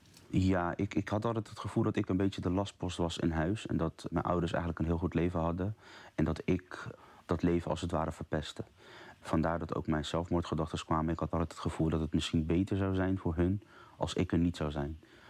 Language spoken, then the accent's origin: Dutch; Zoetermeer, South Holland, Netherlands; Ik ben 29 jaar. Ik kom uit Zoetermeer.